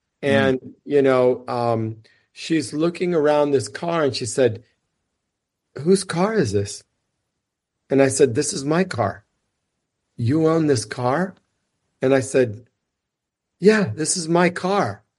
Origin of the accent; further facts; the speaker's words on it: United States; born there; She was from Cuba and I was born in the United States.